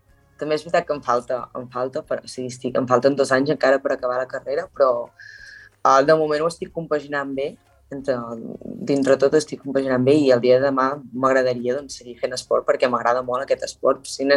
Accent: Catalonia, Spain; i a més a la Garrotxa, que és d'on sóc jo

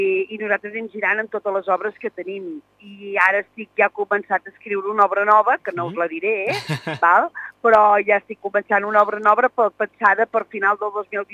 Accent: Olot, Catalonia, Spain; Perquè per mi és a casa, és a casa meu, jo soc d'Olot i és a casa.

